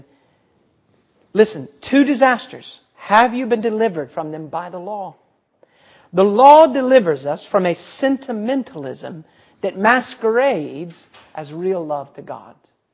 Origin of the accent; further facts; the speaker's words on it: Ohio, United States; we don't have many snows down here, but I had a lot of snow growing up in Ohio.